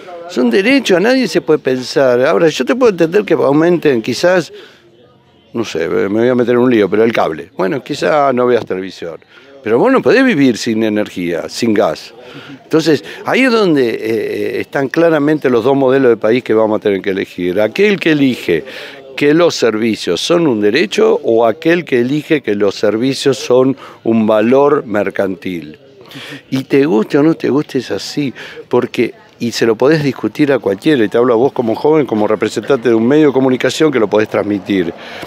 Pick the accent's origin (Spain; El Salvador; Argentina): Argentina; yo soy argentino, vivo acá